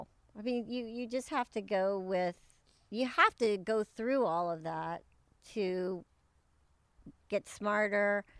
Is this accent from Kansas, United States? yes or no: yes; Kansas, United States; I'm from Wholesome, Kansas, and maybe it was that.